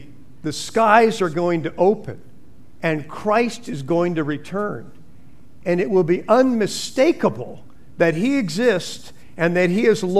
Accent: California, United States; those silhouetted pictures, something I grew up without in California.

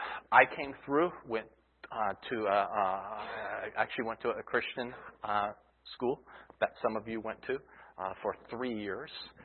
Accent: Columbus, Ohio, United States; I grew up in Ohio, grew up in Columbus area, actually.

